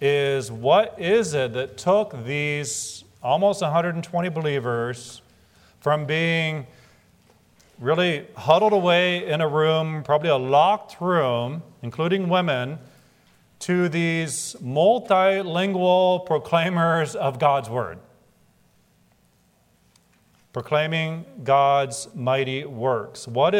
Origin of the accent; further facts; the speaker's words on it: Luxembourg; We are Luxembourgers. We are not German. We're not French. We're not British, we are Luxembourgers. We're Luxembourgish.